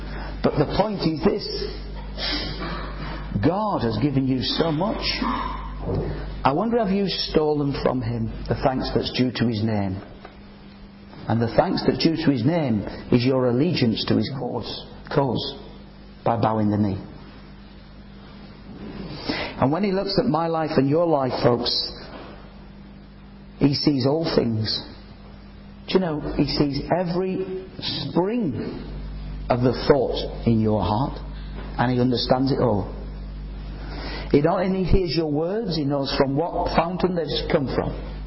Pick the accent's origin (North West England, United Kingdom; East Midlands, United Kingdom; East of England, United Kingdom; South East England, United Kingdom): North West England, United Kingdom; Nelson; born there; I was born in Nelson, Lancashire.